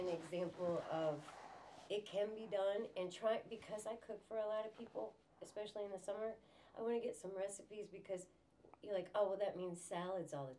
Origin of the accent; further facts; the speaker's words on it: Loudonville, Ohio, United States; because Matt's from here, and I'm from Loudonville.